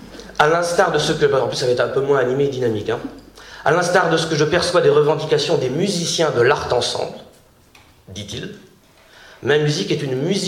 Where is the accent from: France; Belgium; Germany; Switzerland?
France; Saint-Ouen, Île-de-France; Et donc là, ça tombait sur ma ville natale, Saint-Ouen.